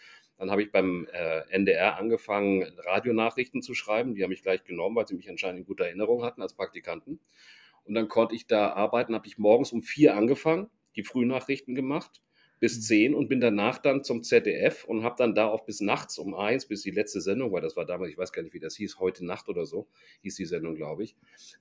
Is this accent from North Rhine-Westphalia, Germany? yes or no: no; Hamburg, Germany; also born or lived in Munich; Und wir sind aber schon als Kinder dann relativ früh mit meinem Vater und meiner Mutter nach Hamburg gezogen. Also ich fühle mich eigentlich eher als Hamburger.